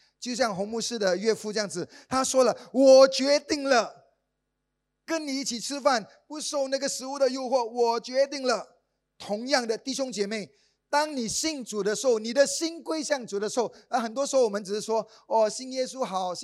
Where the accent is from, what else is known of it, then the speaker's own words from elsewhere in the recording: Singapore; 或者我们新加坡人很多孩子等到21岁